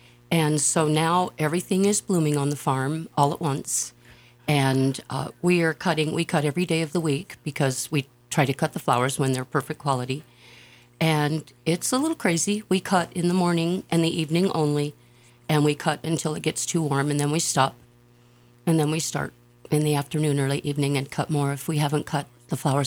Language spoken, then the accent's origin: English; Utah, United States; now in Sandpoint, United States; Well, I've been in Sandpoint over 40 years, and I came here from Utah. I came to visit, and I stayed.